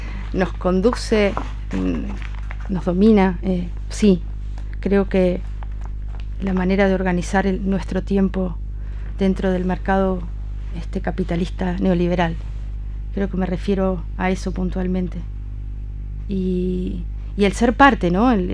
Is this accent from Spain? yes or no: no; Uruguay; Viste, porque soy de la República Oriental del Uruguay.